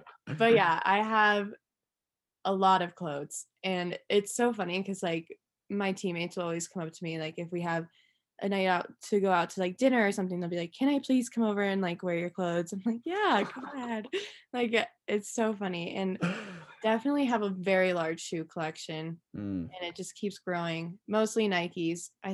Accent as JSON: {"language": "English", "region": "Colorado", "country": "United States", "tie": "born or raised there", "said": "I mean, I grew up in Colorado, so I would always come here."}